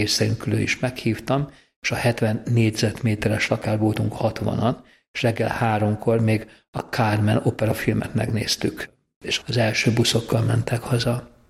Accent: Budapest, Hungary; mivel Rózsdombról jöttem, azért sok minden lehetőséget megkaptam az életben

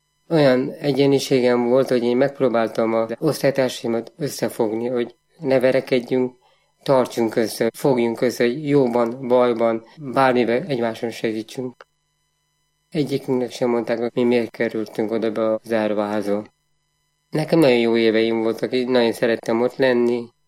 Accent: Cristuru Secuiesc, Harghita, Romania; bekerültem a árvaházban, Székely Keresztúron. Egy hatalmas nagy árvaházban, ahol körülbelül 1000-en voltunk, kellett felnőjek.

